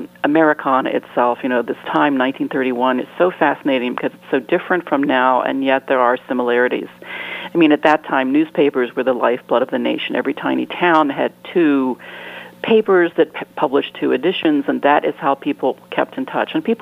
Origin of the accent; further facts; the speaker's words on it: West Virginia, United States; When I was growing up, you know, Quietdale is a tiny hamlet near my hometown